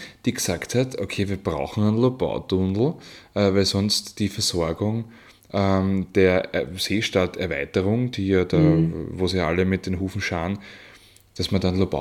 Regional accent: Lower Austria, Austria; Also ich komme ja aus dem Machfeld, ich bekomme da sehr, sehr viel mit.

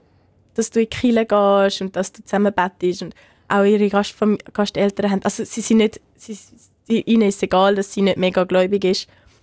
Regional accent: Switzerland

